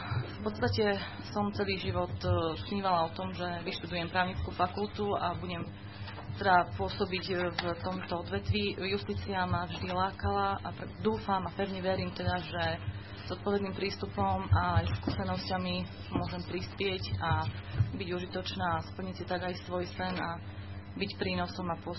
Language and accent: Slovak; Rožňava, Košice Region, Slovakia; Pochádzam z Rožňavy a pôsobím na okresnom súde v Rožňave ako vyššia súdna úradnička.